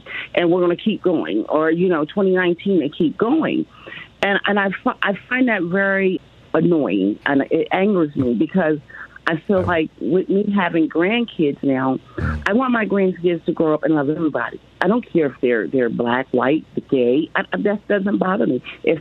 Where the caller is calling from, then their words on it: Lakeland, Florida, United States; also born or lived in Delaware; I live in Lakeland, Florida, and I've been kind of disappointed because I moved from Delaware.